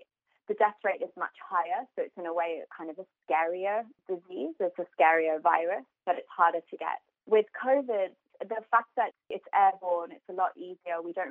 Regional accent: Lombardy, Italy; English is a second language; I'm from Italy, and I grew up in northern Italy, in Lombardy, where the red zone, the epicenter of the outbreak.

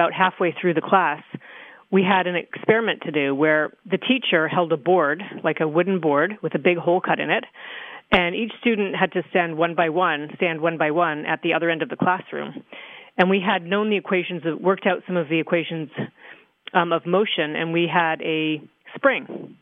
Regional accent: Toronto, Ontario, Canada; I grew up in Toronto, right in the city. literally probably a quarter of a mile away from the University of Toronto.

